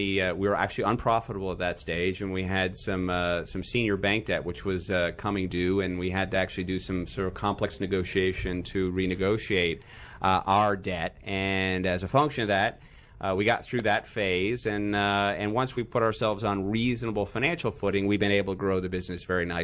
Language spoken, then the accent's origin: English; Hartford, Connecticut, United States; born there; also born or lived in Middle East / Africa; I was born in Hartford, Connecticut. I've lived in the Washington area the last 20 years, but actually spent my entire childhood growing up in the Middle East and Africa